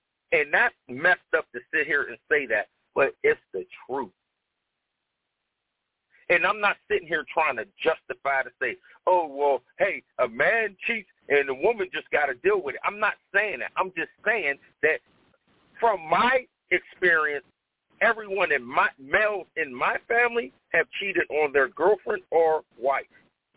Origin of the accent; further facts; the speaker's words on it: Pittsburgh, Pennsylvania, United States; And I grew up in a neighborhood of Pittsburgh, Pennsylvania called Homewood. And growing up in Homewood is rough.